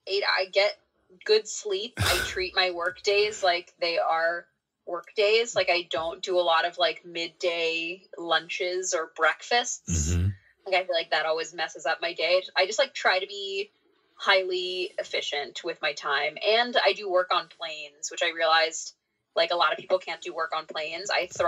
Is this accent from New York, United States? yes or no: no; Texas, United States; I mean, I had a lovely childhood, but it was like, I mean, it was hard in the way that, like, being a kid of color in the 90s and early 2000s was